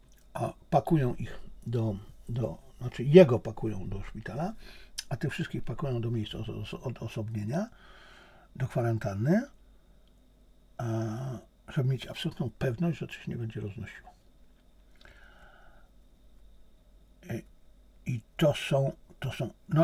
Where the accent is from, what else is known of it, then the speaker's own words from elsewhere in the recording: China; first language Chinese; Polish is a second language; Ponieważ ja jestem Chińczykiem. Ja myślę po chińsku.